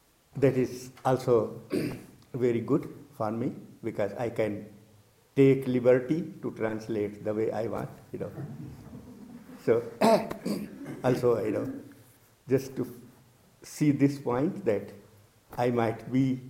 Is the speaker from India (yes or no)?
yes; India; English is a second language; because of my pronunciation, as you know that I'm Indian, so my pronunciation is very different.